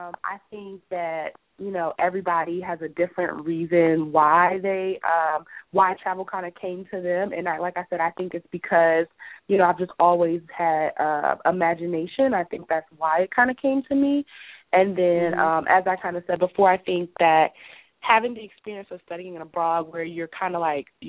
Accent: Philadelphia, Pennsylvania, United States; So as you kind of mentioned in the bio, I'm originally from Philadelphia.

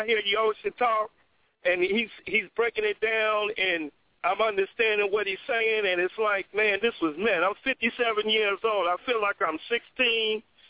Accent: New York, United States; now in Indianapolis, United States; But New York is my hometown, and I want to go because I'm going to ask my brothers and sisters to come to it if they can afford it.

